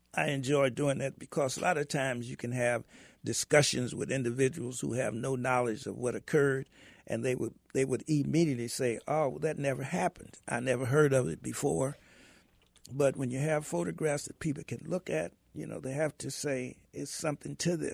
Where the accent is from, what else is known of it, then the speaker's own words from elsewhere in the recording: Texas, United States; born there; I was born in Texas in a very small town where you couldn't even go on one side of the street.